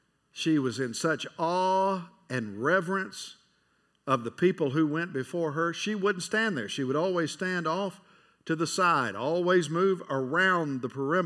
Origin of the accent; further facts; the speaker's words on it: Nashville, Tennessee, United States; Now, I was raised in Nashville. I've been to Grand Ole Opry a bunch through the years.